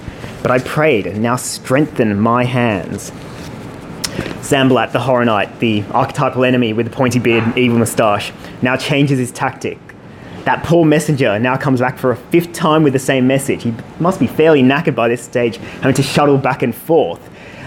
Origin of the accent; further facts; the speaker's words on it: Australia; As I've just said, I am from Australia